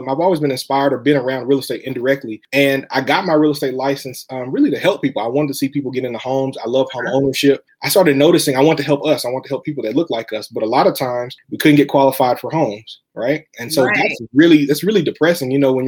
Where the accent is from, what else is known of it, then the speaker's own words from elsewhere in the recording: Little Rock, Arkansas, United States; I'm from Little Rock, Arkansas. I went to a small private HBCU in the heart of Little Rock, Arkansas Baptist College. And my mom, everybody on my mom's side is from Jamaica.